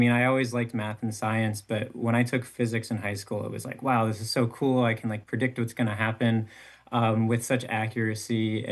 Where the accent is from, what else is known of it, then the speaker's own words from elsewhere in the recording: Illinois, United States; I mean, I grew up in the Chicago suburbs, or, you know, north suburbs of Chicago, up in like around Lake Beach, which is kind of by Gurnee, if you know that area.